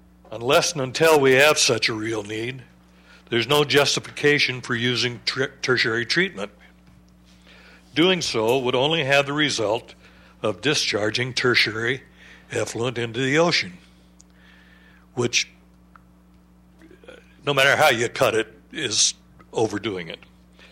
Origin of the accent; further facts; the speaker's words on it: Morro Bay, California, United States; I'm from Morro Bay.